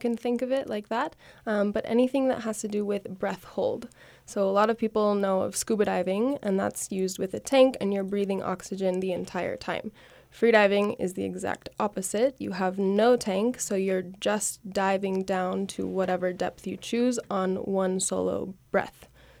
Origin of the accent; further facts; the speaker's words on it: Glenwood Springs, Colorado, United States; So I grew up here in the valley. I was born in Glenwood Springs, but live in Newcastle, Colorado, so a little bit down valley. And I was also a graduate of Glenwood Springs High School in 2016.